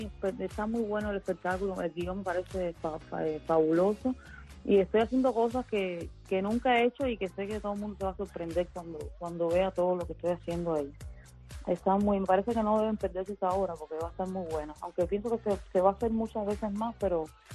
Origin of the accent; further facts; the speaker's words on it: Cuba; yo comencé como muchos cubanos